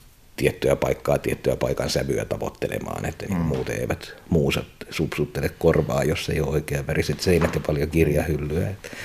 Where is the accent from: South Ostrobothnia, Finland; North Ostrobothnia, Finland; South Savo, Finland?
North Ostrobothnia, Finland; Kuusamo; now in Turku, Finland; asunut Turussa jo vuodesta 1992. Mutta en mä vieläkään niin kuin määrittele itseäni turkulaiseksi, kyllä mä olen kuusamolainen, joka Turussa asuu.